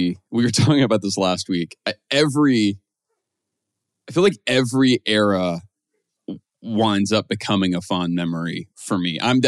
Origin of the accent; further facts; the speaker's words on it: Louisiana, United States; I was actually supposed to go back home to my hometown, Louisiana, last weekend for a wedding.